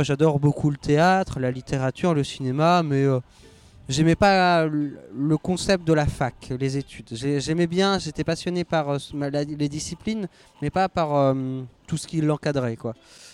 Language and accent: French; Thouars, Nouvelle-Aquitaine, France; moi je viens des Deux-Sèvres, de Thouars, donc là-bas on fait pas d'humour, personne non.